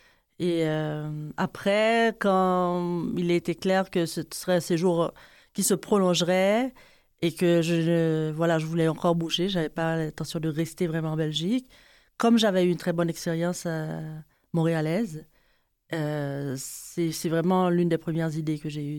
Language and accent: French; Haiti; moved away as an adult; now in Canada; non seulement je suis née en Haïti, mais j'ai grandi en Haïti, mais surtout, je suis devenue adulte en Haïti. Donc, c'est vraiment comme jeune adulte que je suis arrivée ici. Et tu vois, maintenant, je suis presque moitié dans mon expérience haïtienne et mon expérience québécoise.